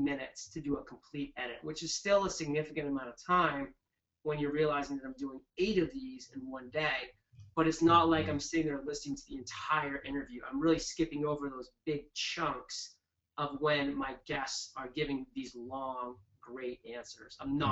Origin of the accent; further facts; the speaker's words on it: Maine, United States; repetitive words like awesome or wicked cool, because I'm from Maine.